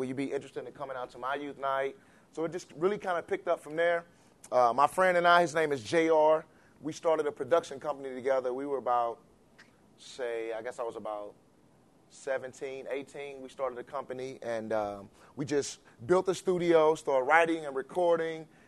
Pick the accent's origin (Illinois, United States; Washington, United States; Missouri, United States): Missouri, United States; St. Louis; I am from St. Louis, Missouri.